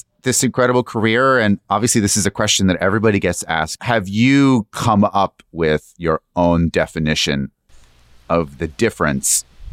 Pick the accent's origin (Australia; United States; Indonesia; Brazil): Brazil; English is a second language; And I can only imagine, and I'm from Brazil, and here is my chair, and is made from just wrapped up rope.